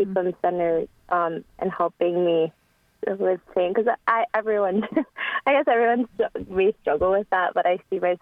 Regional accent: Mexico; I'm Hispanic. I'm from Mexico

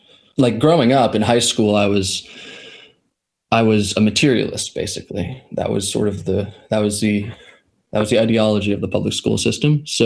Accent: Rhode Island, United States; I'm from Rhode Island, primarily. I was born and raised in Rhode Island. I went to high school here.

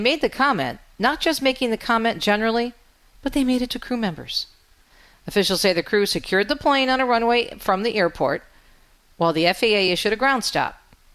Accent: Detroit, Michigan, United States; I usually fly Delta because there's a hub in my hometown of Detroit

